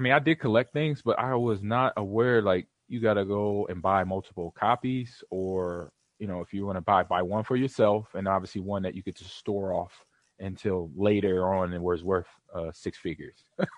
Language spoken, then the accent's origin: English; Los Angeles, California, United States; So, Crick, I grew up in Los Angeles.